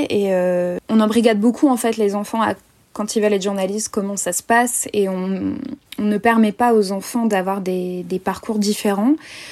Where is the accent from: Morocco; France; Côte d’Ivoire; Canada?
France; Amiens, Hauts-de-France; now in Paris, France; Moi, je viens de Picardie, de base, donc j'étais à Amiens.